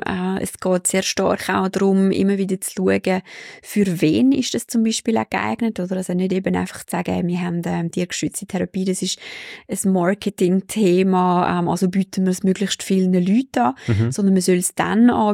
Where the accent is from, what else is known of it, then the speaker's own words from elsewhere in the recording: Switzerland; das ist eigentlich die einzige rechtliche Grundlage, die wir da bei uns in der Schweiz haben